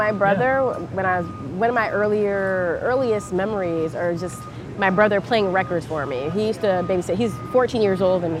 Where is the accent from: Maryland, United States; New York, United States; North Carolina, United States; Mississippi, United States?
North Carolina, United States; Jacksonville; I grew up in a town called Jacksonville, North Carolina. Yeah. So on the southeastern coast. My mother's family has been there for generations.